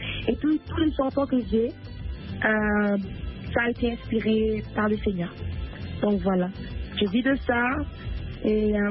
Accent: South Africa; J'ai grandi en Afrique du Sud

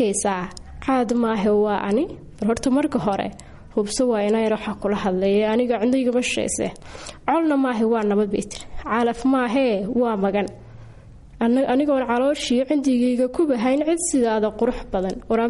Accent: Mudug, Somalia; now in Hargeisa, Somalia; waxaan ku dhashay gobolka Mudug degmada Tawfiiq Leera, halkaas aan ku soo barbaaray. Waqtigay inta badanna halka ayaan ku soo qaatay. Waxay ii xigtay magaalada Hargeysa oo 2009kii aan u imiday waxbarasho

